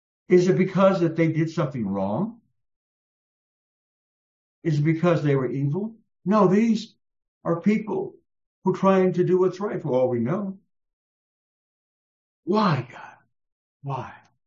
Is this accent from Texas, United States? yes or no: yes; San Antonio, Texas, United States; my hometown where I was born and reared, in San Antonio, Texas